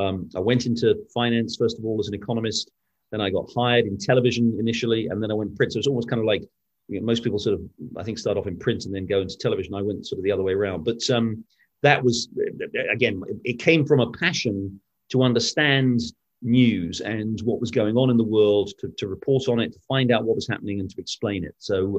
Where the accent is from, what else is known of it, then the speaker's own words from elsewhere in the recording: United Kingdom; accent: British; now in United States; I grew up in Britain, as you can tell from my accent. I've lived in the States for 25 years, but I grew up in Britain.